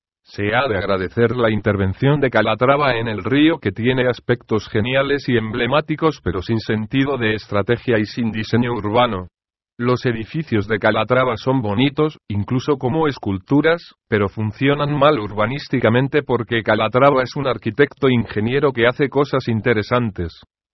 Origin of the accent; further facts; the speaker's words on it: Milan, Lombardy, Italy; Spanish is a second language; lo que pasó en mi ciudad natal Milán